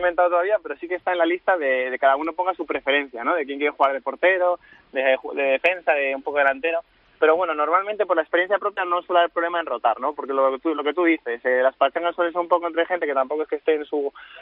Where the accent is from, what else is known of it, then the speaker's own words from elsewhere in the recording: Basque Country, Spain; Bueno, somos de Irún, de Donosti, y el tercer compañero que también tenemos de Miranda. Pero estudiamos todos en Bilbao